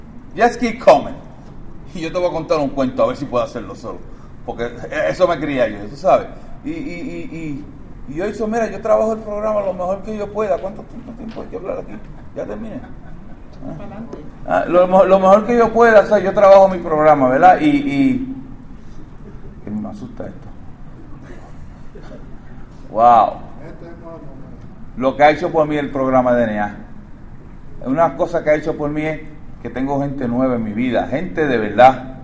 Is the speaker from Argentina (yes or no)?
no; Santurce, Puerto Rico; trato de sacar la palabra en español, pero no sale bien, sale en inglés. Pero si yo soy nací y criado en Santurce, Puerto Rico, en los tablones, corriendo descalzo por ahí, por ese babote, tú sabes, que yo soy nací y criado allí, y el español hasta se me olvida.